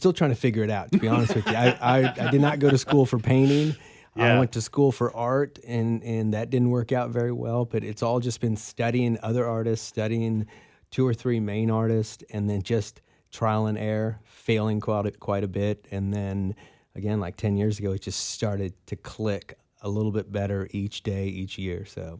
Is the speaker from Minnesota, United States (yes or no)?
no; Kansas City, Kansas, United States; I was raised in KCK in the Argentine district, and it's blue collar.